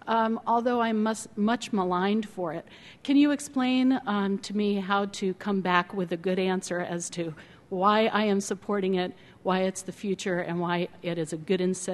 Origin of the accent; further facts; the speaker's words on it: Leon Springs, Texas, United States; I am from Leon Springs, just north of San Antonio.